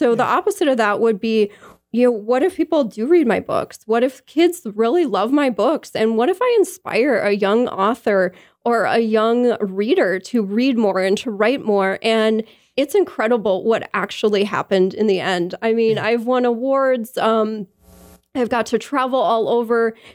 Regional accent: Bismarck, North Dakota, United States; I'm originally from Bismarck

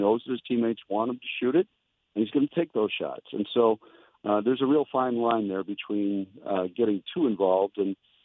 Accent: Glen Ellyn, Illinois, United States; I'm from the same neck of the woods that Connor's from. I'm from Glen Ellen, and he grew up in Naperville

